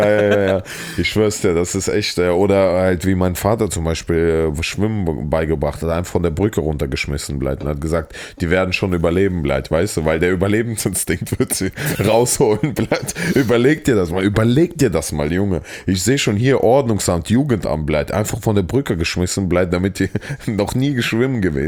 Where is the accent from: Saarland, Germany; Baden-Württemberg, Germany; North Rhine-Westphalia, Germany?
Saarland, Germany; die Leute meinen, ich habe so einen krassen Akzent und ich konnte nicht, weil im Saarland ist so krass, ne?